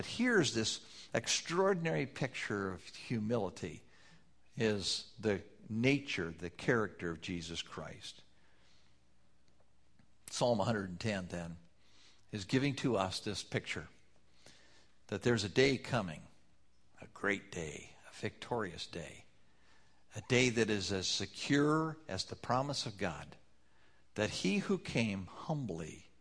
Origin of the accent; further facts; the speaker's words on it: Buffalo, Wyoming, United States; I grew up in Buffalo, Wyoming. It's a little town nestled right in the foothills of the Bighorn Mountains.